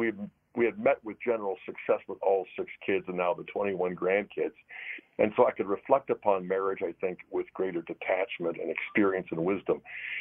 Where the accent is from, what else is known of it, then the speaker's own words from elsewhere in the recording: Pittsburgh, Pennsylvania, United States; the paper I used to deliver when I was a preteen growing up in Pittsburgh.